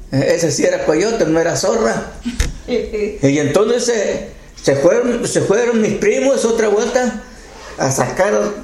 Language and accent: Spanish; Guerrero, Mexico; En mi pueblo, Iguala está cerca.